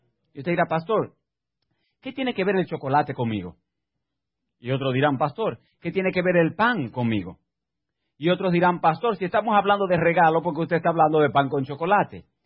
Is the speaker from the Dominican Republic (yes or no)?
yes; Dominican Republic; born there; En mi país donde nací, la República Dominicana, el desayuno de ese país es quizás diferente a su país.